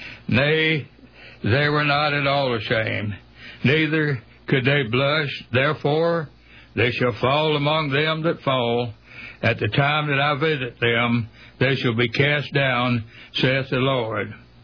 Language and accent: English; East Spencer, North Carolina, United States; from East Spencer, North Carolina